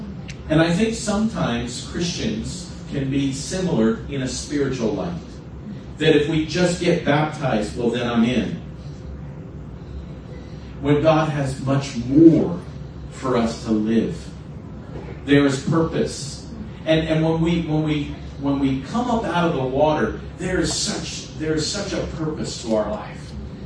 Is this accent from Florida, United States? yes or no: yes; West Palm Beach, Florida, United States; I remember there was a story when I was growing up in West Palm Beach, Florida.